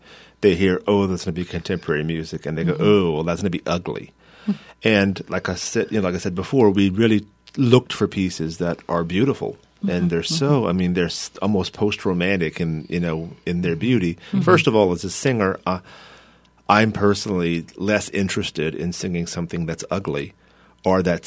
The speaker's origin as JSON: {"language": "English", "country": "United States", "said": "And as an American, I felt the need to promote my own composers and living composers a lot."}